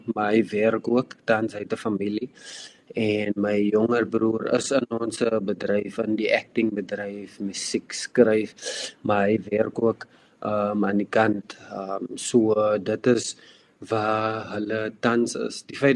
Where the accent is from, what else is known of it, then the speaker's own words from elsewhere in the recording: Port Elizabeth, Eastern Cape, South Africa; ek is oorspronkelijk van Geberga af, is nou Geberga, toe was het Port Elizabeth gewees.